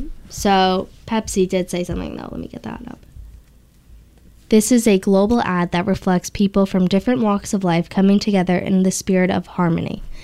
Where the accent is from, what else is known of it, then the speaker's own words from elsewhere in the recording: New Jersey, United States; because we are both from New Jersey